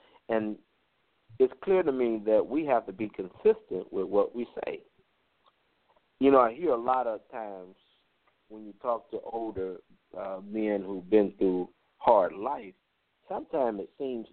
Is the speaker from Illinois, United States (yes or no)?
yes; Chicago, Illinois, United States; Growing up in Chicago, I remember Fluky Stokes